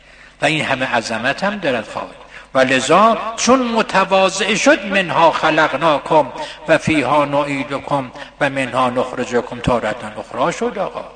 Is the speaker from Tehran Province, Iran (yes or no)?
no; Isfahan, Iran; گفت اهل کجا هستید؟ گفتم اصفهان.